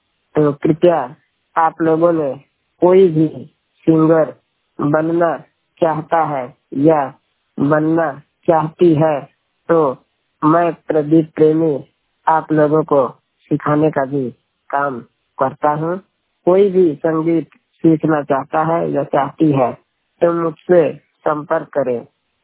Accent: Jaunpur, Uttar Pradesh, India; Bhojpuri singer कलाकार। मैं जिला जौनपुर, उत्तर प्रदेश, मुगराबाद शाहपुर की रहने वाला हूँ।

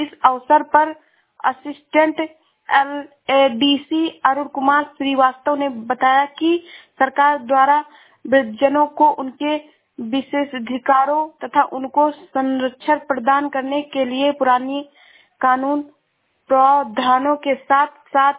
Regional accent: Uttar Pradesh, India; मैं जिला सराबस्ती से हूँ।

